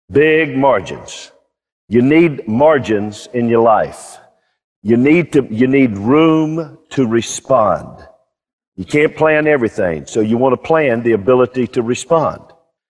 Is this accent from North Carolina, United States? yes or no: yes; Charlotte, North Carolina, United States; But one of my blessings is I grew up in Charlotte, North Carolina, Mecklenburg County.